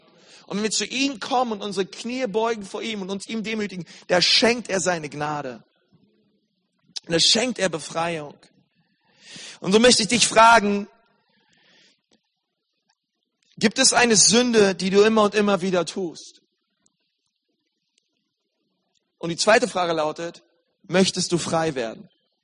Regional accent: Berlin, Germany; ich bin Berliner.

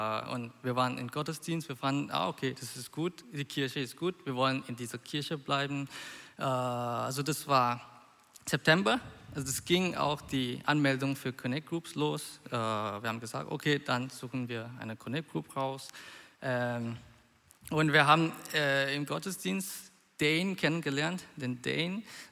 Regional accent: Malaysia; now in Karlsruhe, Germany; Ich komme aus Malaysia. Ich bin seit 3,5 Jahren hier in Deutschland. Also das war, vor 3 Jahren bin ich nach Karlsruhe umgezogen, um mein Studium anzufangen.

